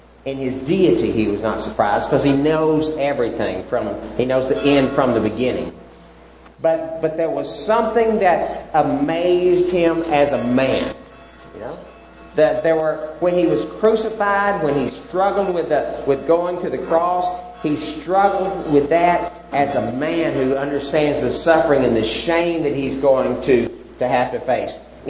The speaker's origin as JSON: {"language": "English", "region": "Texas", "country": "United States", "tie": "born or raised there", "moved": "as an adult", "lives_now": "Mexico", "said": "One of the things that really helped me be able to come to Mexico was that Angleton wasn't exactly my hometown. We had moved all over Texas following the oil rig"}